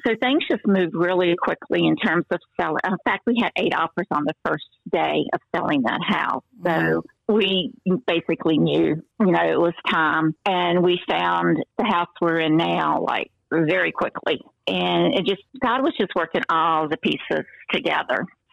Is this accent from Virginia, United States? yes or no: yes; Buena Vista, Virginia, United States; we were in Harrisonburg for 21 years, and before that, I was born and raised in Buena Vista, and so we went back and lived there for 10 years, so most of my life had been in the Shenandoah Valley with the mountains and all of that beauty.